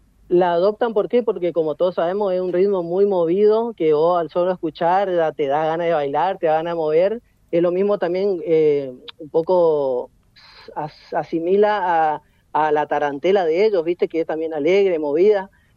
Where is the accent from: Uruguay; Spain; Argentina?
Argentina; now in Italy; Baltasar y yo somos el único argentino